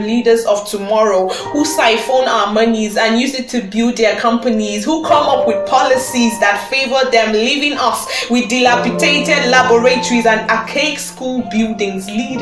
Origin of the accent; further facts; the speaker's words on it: Jos, Plateau, Nigeria; I come from Jos, a beautiful little city in the heart of Nigeria. Dotted with mountains, hills, and plateaus